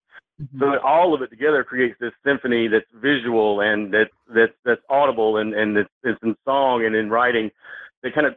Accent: Athens, Georgia, United States; I was born near Athens, Georgia, and I've spent my entire life in this state.

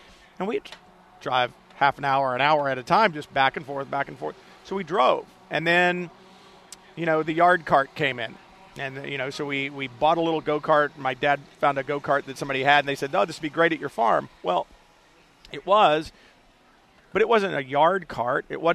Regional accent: Houston, Texas, United States; Don't forget, I grew up in Houston, and by now I lived on the west side

